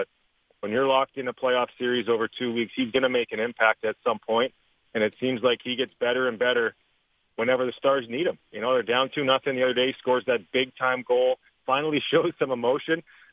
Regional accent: Canada; I'm Canadian, dude. Sorry, I got that accent.

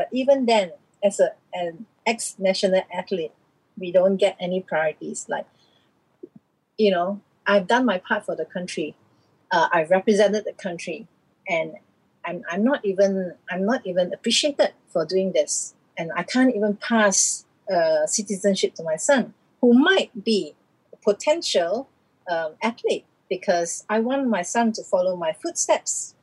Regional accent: Malaysia; But I'm Malaysian.

